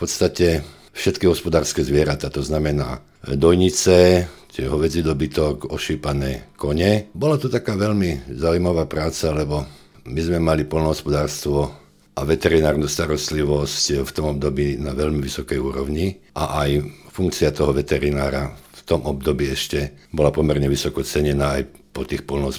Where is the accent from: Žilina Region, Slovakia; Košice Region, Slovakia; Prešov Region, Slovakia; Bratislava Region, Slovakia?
Žilina Region, Slovakia; Turčianske Teplice; Tak ja pochádzam v podstate z Turčianskych Teplíc. To je také malé mestečko, kde v mojom detstve to fungovalo jak dedina. Takže my sme mali aj malé hospodárske zvieratá doma, jednu kravu a kone. Proste vyrastal som v takom prostredí.